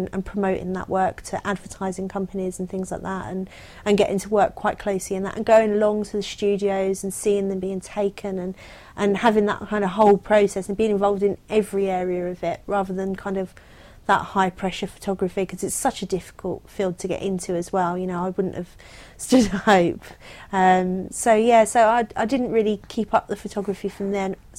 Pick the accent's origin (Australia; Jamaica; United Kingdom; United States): United Kingdom; London; Always London. Yeah, always London. My great-grandfather was adopted into our family, and he's very dark-skinned, so we've got some kind of, I don't know what background, in there somewhere, but all of my family for the last few generations